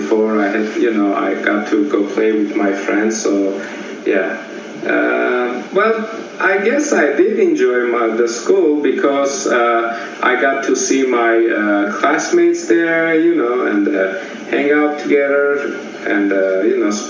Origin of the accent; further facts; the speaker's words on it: Yerevan, Armenia; moved away as an adult; now in United States; Well, I was born and raised in Armenia, in Yerevan, which is the capital of Armenia. And I was 19 when we moved to the United States.